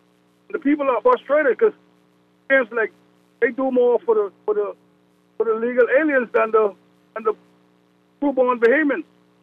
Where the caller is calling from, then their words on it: St. Petersburg, Florida, United States; Hey, I'm calling you from Florida, St. Petersburg, Florida. I tried to call in the other day.